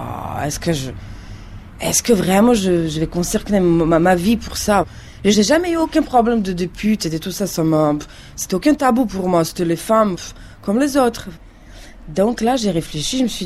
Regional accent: Ljubljana, Central Slovenia, Slovenia; French is a second language; moved away as an adult; J'ai 28 ans, je viens de Slovénie, donc je suis née à Ljubljana, d'une famille modeste et heureuse. Mes parents, ils ont une petite usine de vin, ils sont viticulteurs.

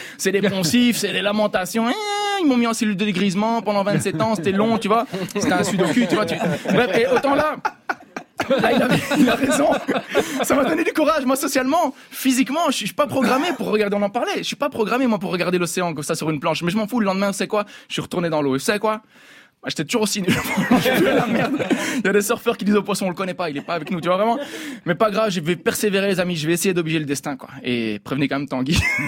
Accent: Brussels, Brussels-Capital Region, Belgium; Quand moi je viens de Bruxelles, tu vois

